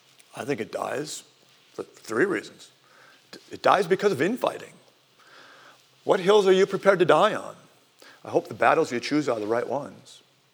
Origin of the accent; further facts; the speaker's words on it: Milwaukee, Wisconsin, United States; But, you know, it's still pretty theoretical for a kid growing up in Milwaukee